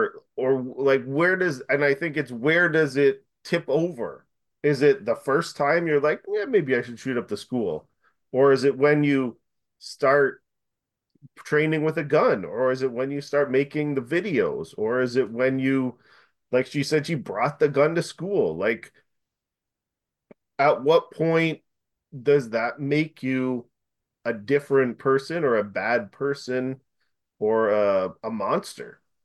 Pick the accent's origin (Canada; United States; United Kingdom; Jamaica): Canada; I think it's maybe because we're Canadian and we don't live in a culture where you could just be shot any day.